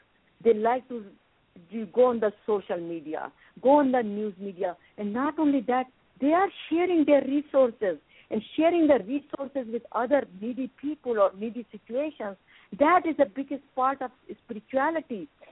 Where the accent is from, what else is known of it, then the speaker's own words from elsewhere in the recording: India; English is a second language; even I grew up in India